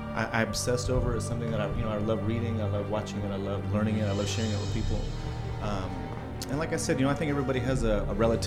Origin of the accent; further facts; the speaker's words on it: New Orleans, Louisiana, United States; So I'm from Louisiana, from New Orleans, for those of you who don't know. In New Orleans, we do things a little different.